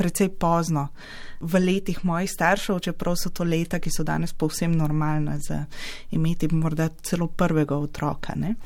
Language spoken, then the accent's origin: Slovenian; Ljubljana, Central Slovenia, Slovenia; Sem rojena Ljubljančanka, prihajam iz Rožne doline, kjer sem tudi živela do svojega 26. 27. leta. In na ta konec me v bistvu vežejo vse moje rodbinske povezave. Prihajam iz stare viške družine, ki se je sem preselila, ko se je gradila južna železnica.